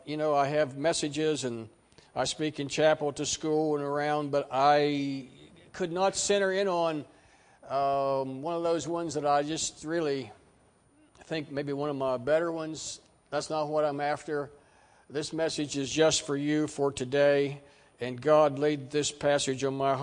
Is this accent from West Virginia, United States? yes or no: yes; West Virginia, United States; I grew up in Gilmer County, West Virginia.